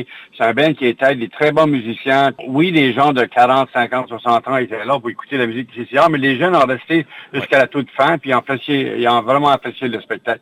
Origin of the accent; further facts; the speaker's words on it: Tracadie, New Brunswick, Canada; quand ils viennent chez nous à Tracadie, dans leur région